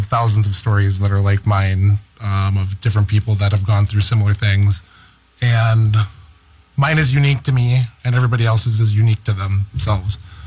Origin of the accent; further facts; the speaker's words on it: Minnesota, United States; And, you know, growing up in Minnesota, it's been, I don't know if I, difficult's not the correct word, but it's been engaging.